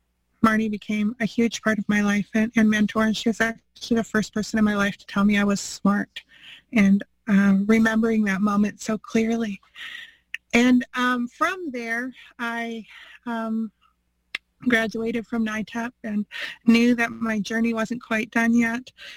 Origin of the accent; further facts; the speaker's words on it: Saskatchewan, Canada; I am from Treaty 4 territory in Saskatchewan. I'm Anishinaabe and Nahiu, and I currently reside on the unceded traditional territory, the Coquitlam, Catesy, and Kikite people.